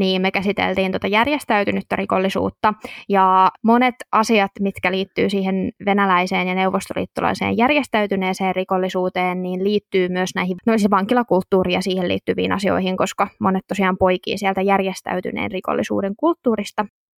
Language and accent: Finnish; Tampere, Pirkanmaa, Finland; Itsestäni, mä oon siis Tampereelta